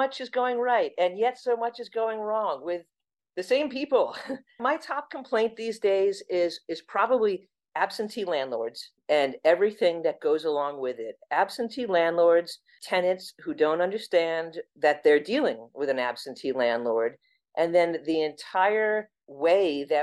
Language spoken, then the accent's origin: English; Rhode Island, United States; I'm from Rhode Island, and I went to college in New York, Ithaca College, shout out to them, and law school in Rhode Island at Roger Williams Law School.